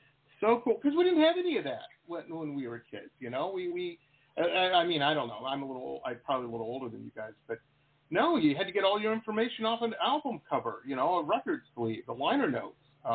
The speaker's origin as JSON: {"language": "English", "town": "Detroit", "region": "Michigan", "country": "United States", "tie": "born or raised there", "said": "I grew up in Metro Detroit."}